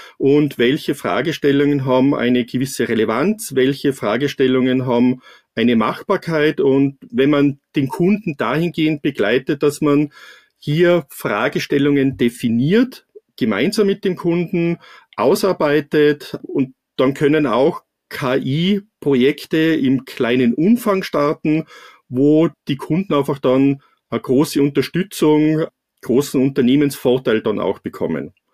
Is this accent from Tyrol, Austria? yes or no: yes; Tyrol, Austria; Ich komme aus Tirol oder sitze in Tirol